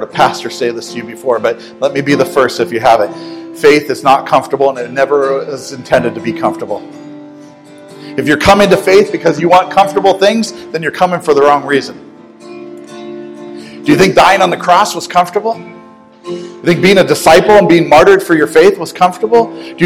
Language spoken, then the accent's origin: English; Ravenna, Ohio, United States; Yeah, I'm from Ravenna. I graduated from Southeast.